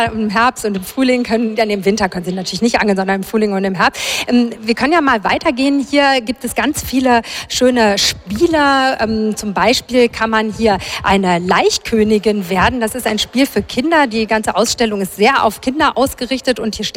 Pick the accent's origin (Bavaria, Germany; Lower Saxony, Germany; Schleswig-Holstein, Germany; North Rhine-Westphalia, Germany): Lower Saxony, Germany; ich komme aus Niedersachsen und habe hier gelernt, dass ein Großteil der Gewässer diese alten Kiesgruben sind. Und da habe ich in der Tat schwimmend meine Kindheit und Jugend verbracht.